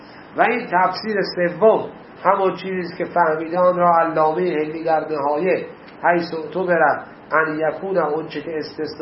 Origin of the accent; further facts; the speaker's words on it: Iran; ما اومدیم از ایران اومدیم سوریه الان دمشق بعد میخوایم بریم حلب